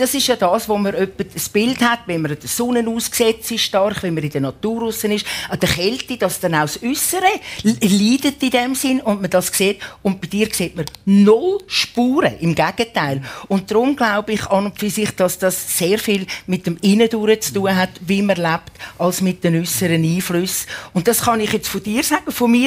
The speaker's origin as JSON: {"language": "German", "town": "Küsnacht", "region": "Zurich", "country": "Switzerland", "tie": "born or raised there", "lives_now": "Feusisberg, Switzerland", "said": "von Küsnacht, damals, wo ich aufgewachsen bin, irgendwo lustigerweise auf Feusisberg, wo ich heute wohne."}